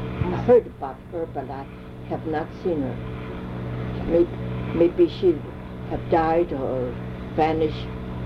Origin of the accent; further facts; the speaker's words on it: San Francisco, California, United States; born there; I was born in on Washington Street. I don't see the house anymore, but on that area near Benham Place.